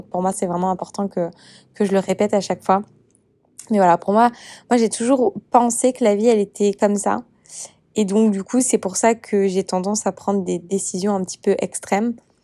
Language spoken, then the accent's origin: French; France; Et malgré tout, en France, et quand on est français, on est quand même, je pense, on est éduqué avec cette idée qu'il n'y a qu'une ligne